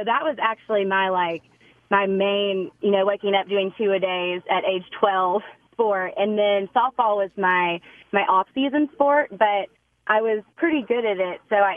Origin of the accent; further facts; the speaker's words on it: Georgia, United States; I grew up near the Chattahoochee River and just like ponds and lakes.